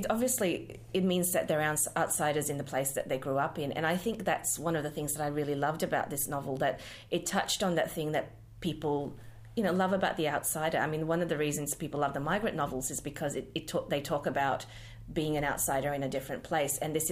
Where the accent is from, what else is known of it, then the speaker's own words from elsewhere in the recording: Singapore; I grew up in Singapore mainly, so the books we got there were from, I guess you could say the British Empire type reading list.